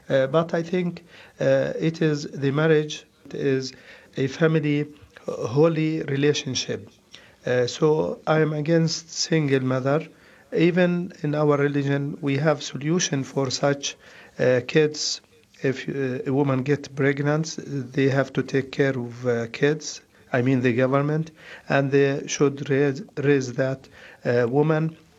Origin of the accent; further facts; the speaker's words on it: Jordan; English is a second language; I am from Jordan. I am Mira's father.